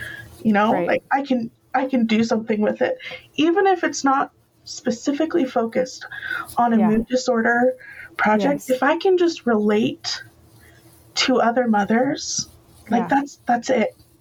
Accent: Washington, United States; but I was born and raised in the Colville Confederated Tribes Reservation in the Sampoil Valley.

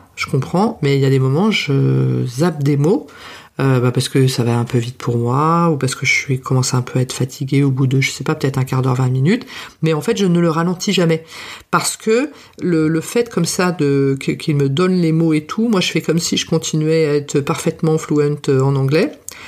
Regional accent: France; non, je suis française, moi pas comprendre ou parler moins vite

